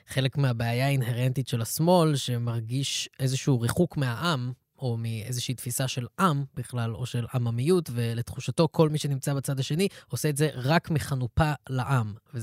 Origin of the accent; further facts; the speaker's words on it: Ra'anana, Central District, Israel; אני גדלתי ברעננה.